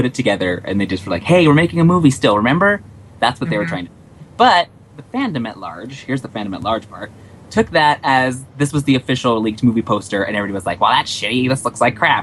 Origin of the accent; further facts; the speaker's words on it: South Africa; I remember it as a kid. I grew up with it in South Africa.